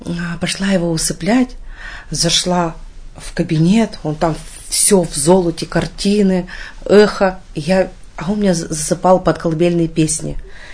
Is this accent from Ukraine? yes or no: no; Krasnoufimsk, Sverdlovsk Oblast, Russia; Вот я же говорю, я родом из Красноуфимска.